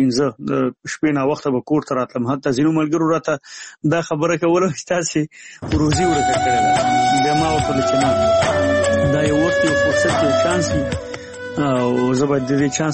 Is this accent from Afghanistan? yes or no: yes; Nangarhar, Afghanistan; زموږ کلی د دغه نه ډېر لرې دی، د جلال آباد نه، د ښار نه، چې 15 کیلومتره